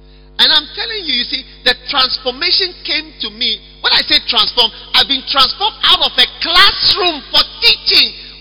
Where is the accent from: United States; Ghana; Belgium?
Ghana; Me, famous in Siberia. I'm from Ghana.